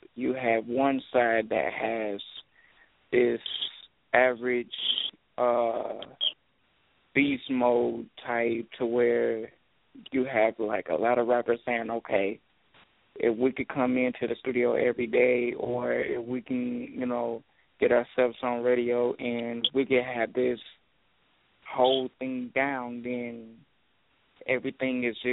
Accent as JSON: {"language": "English", "town": "Dayton", "region": "Ohio", "country": "United States", "said": "Now, I'm an artist from Dayton, okay?"}